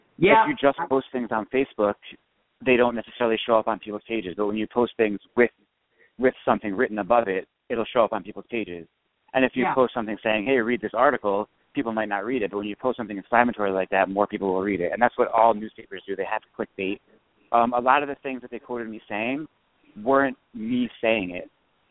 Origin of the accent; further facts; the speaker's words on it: New Jersey, United States; growing up in New Jersey, I had friends who were white and I had friends who weren't white.